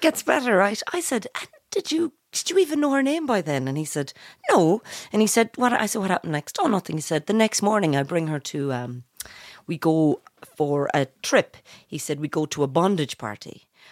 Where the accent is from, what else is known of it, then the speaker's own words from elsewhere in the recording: Connacht, Ireland; I'm from Mayo and we didn't get